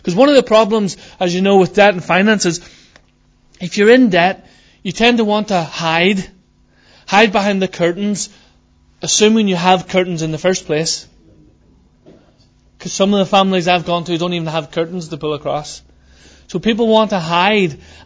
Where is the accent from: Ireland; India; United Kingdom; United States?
Ireland; Now I'm Irish, I can talk.